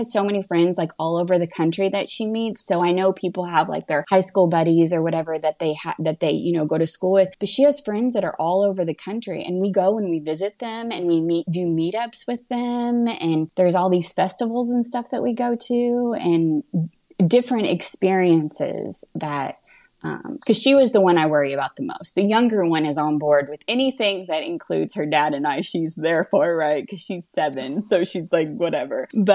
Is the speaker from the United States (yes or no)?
yes; Indiana, United States; it's kind of funny because we're from Indiana, but we never traveled up to Michigan.